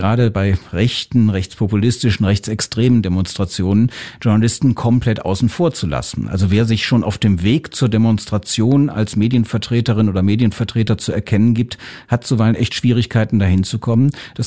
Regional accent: Cologne, North Rhine-Westphalia, Germany; Also ich selbst komme aus Köln.

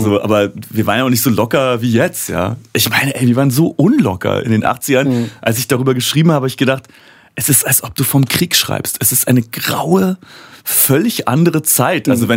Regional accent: Berlin, Germany; wir kommen ja aus dem Märkischen Viertel. Ist ja auch nicht die Hochburg des Grübelns

